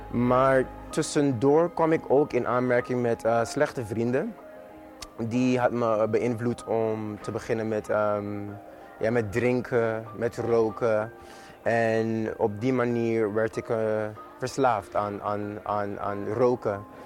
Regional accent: Sint Maarten; Dutch is a second language; moved away as an adult; now in Netherlands; Ik ben heel jong, ben 24 jaar oud en eigenlijk ik kwam hier naar Nederland om te studeren, om mijn studies door te zetten, want ik ben geboren en getogen op St. Maarten.

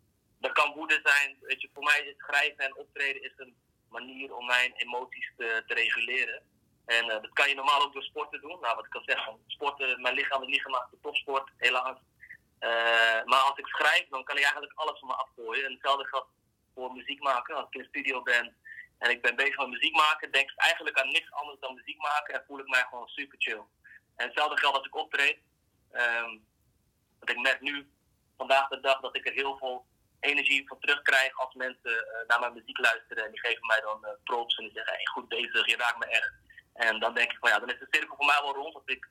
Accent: Assen, Drenthe, Netherlands; now in Groningen, Netherlands; Ik ben geboren in 1992. Ik ben geboren in Groningen, opgegroeid in Assen. En inmiddels ben ik weer terug in Groningen.

